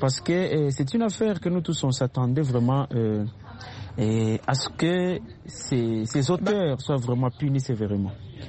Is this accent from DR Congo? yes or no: yes; DR Congo; Même chez nous en RDC